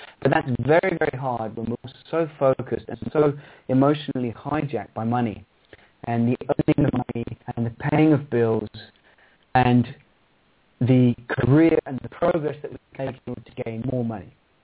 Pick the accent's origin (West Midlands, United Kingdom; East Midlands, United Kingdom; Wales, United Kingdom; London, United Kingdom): London, United Kingdom; Well, I grew up in England, and I went to school in London.